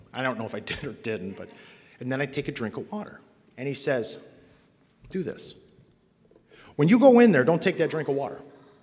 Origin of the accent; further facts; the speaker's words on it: Cleveland, Ohio, United States; So, I'm born and raised in Cleveland, and I'm doing all the things kids